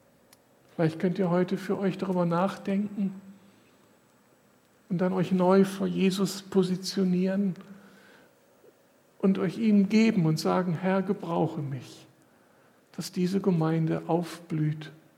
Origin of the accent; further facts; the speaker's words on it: Moers, North Rhine-Westphalia, Germany; aus meiner Heimatstadt Mörs.